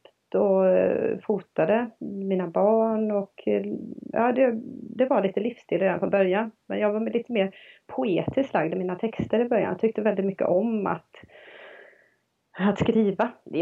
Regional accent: Borås, Västra Götaland County, Sweden; Jag kommer från Borås ursprungligen.

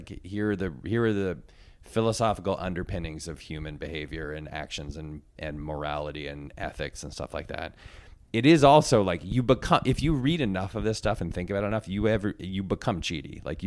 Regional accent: Connecticut, United States; His character on The Office, Andy Bernard, was from Connecticut, and I'm from Connecticut. And he was like a real sweet spot for me of like a certain kind of Connecticut prepster that I grew up

